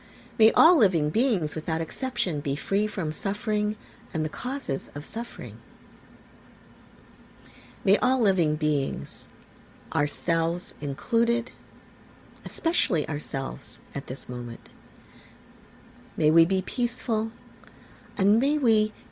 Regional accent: Ohio, United States; I myself am Japanese American. … My dad gave that to me. I grew up in Ohio.

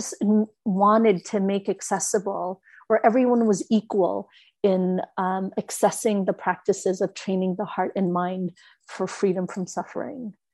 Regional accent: Canada; born there; even though I was born in Canada.

